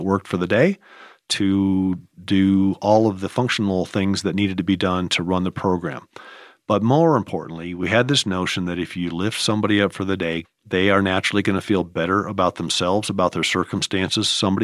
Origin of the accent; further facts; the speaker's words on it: Nebraska, United States; And I grew up in Nebraska around a rural environment.